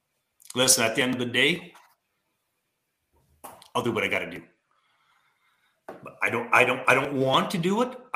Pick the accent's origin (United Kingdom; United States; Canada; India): Canada; You're an American, I'm a Canadian.